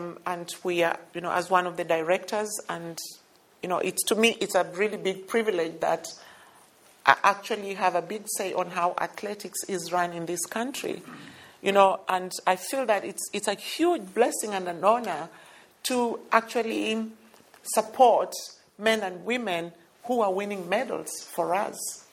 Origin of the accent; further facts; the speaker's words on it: Kenya; When I was growing up in Africa, I did not know what sport was, apart from the, you know, the able body runner. You know, Kenya is famous for, you know, for sprinters. And then now we are also famous for